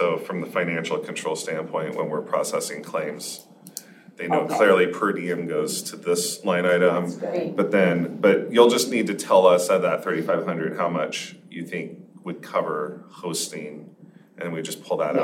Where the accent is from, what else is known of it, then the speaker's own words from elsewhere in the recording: New York, United States; Hold on. I'm from New York.